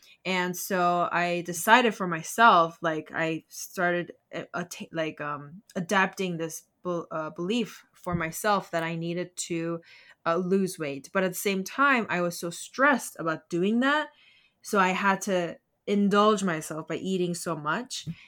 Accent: South Korea; moved away as an adult; now in United States; I was raised in South Korea, and so I came here to the States for college by myself.

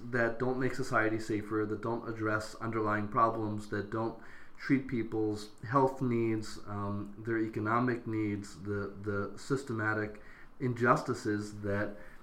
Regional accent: Philadelphia, Pennsylvania, United States; a municipality that seems to be doing a little better at this is my hometown, Philadelphia

